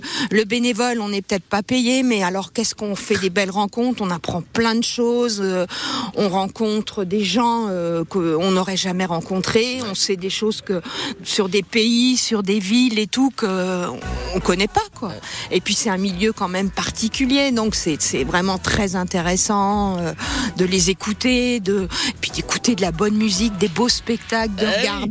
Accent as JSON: {"language": "French", "region": "Pays de la Loire", "country": "France", "moved": "yes", "said": "Moi, je viens de la Sarthe."}